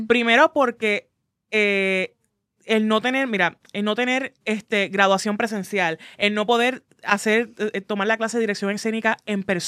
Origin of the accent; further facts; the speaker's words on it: Aguada, Puerto Rico; cuando vengo de Aguada, San Juan, yo dije, ¿qué conexiones yo tengo? Ninguna.